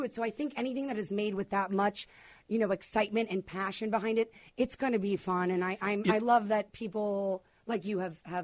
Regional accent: Chicago, Illinois, United States; accent: Chicago; Come back to Chicago. My accent comes out.

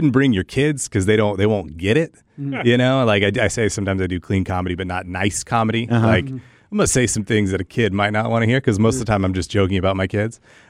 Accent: Tyler, Texas, United States; I'm from Tyler, I grew up in Tyler, Texas. Mm-hmm. I don't have an accent

